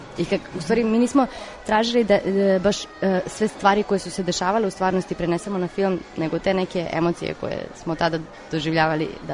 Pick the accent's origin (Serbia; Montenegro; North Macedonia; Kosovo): Serbia; Kladovo, Southern and Eastern Serbia; moved away; ja sam otišla iz Kladova pre više od 15 godina, znači mislim da ima 18 već.